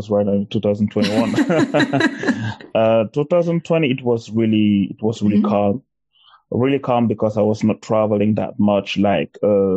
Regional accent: Cameroon; now in Germany; I'm from Cameroon, yeah.

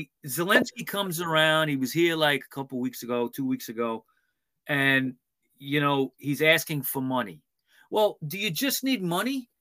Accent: Queens, New York, United States; I mean, look, the guy's from Queens. I'm from Queens. I relate to that.

